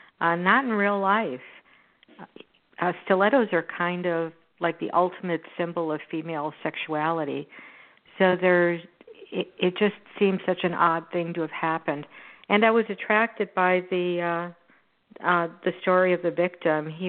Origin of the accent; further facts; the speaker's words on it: Houston, Texas, United States; Well, you know, I covered Texas quite a bit, and this is in my hometown. It's in Houston.